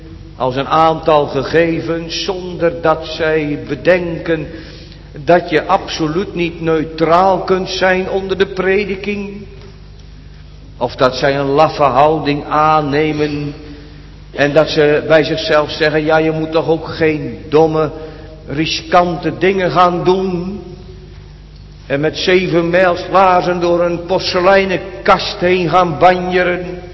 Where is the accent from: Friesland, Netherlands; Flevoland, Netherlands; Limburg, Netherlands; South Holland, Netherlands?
Flevoland, Netherlands; Urk; Ik kom zelf van Urk.